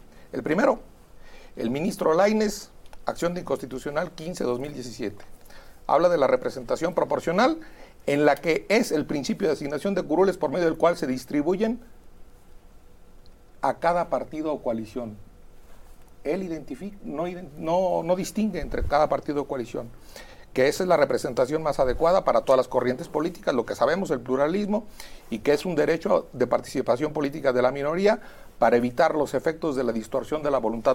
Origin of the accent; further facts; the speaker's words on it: Michoacán, Mexico; aguantadores sí somos los michoacanos, presidente.